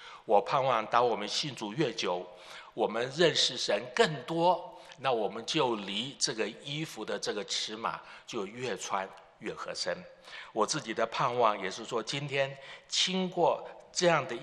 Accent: Chiayi, Chiayi County, Taiwan; 我说我从小在嘉义讲大，闽南语讲得很好

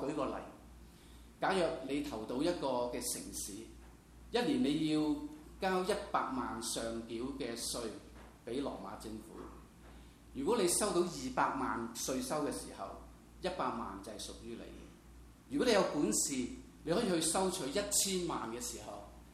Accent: Guangdong, China; 我们广东人说，哇，这个位置是一个肥缺

